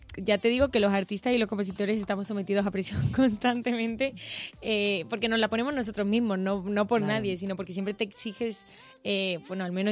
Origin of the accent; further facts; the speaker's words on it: Cádiz, Andalusia, Spain; yo soy de Cádiz, nada que ver.